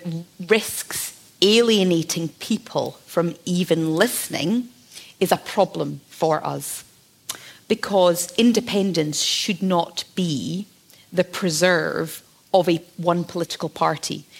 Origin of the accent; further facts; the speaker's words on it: Scotland, United Kingdom; And I come from the Highlands.